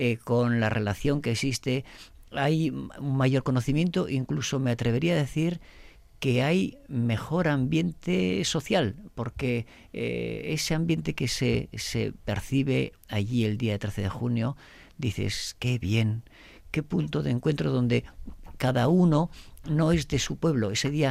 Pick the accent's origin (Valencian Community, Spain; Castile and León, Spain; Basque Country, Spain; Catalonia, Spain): Basque Country, Spain; Domaikia; yo soy de uno de esos pueblos, porque yo soy de Domaiquia.